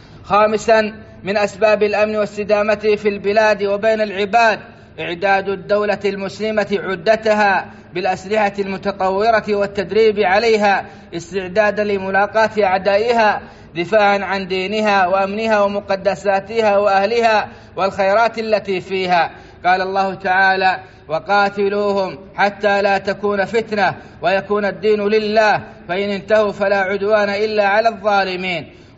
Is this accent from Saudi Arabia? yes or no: yes; Saudi Arabia; بلادنا السعودية